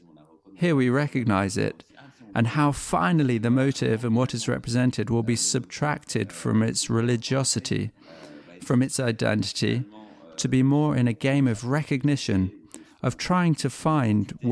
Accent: Les Sables-d'Olonne, Pays de la Loire, France; also born or lived in Morocco; now in Belgium; I was born in 1983. I am a French and Moroccan artist. I was born in Les Sables d'Olonne, where I grew up for part of my life, and in Morocco until I went to live in Belgium

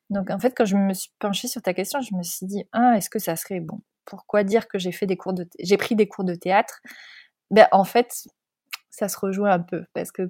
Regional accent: Normandy, France; Ben, je suis née en Normandie, en France.

